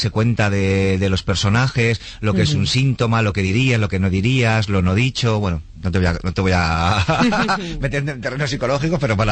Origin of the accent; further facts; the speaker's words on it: Barcelona, Catalonia, Spain; born there; No, nací en Barcelona.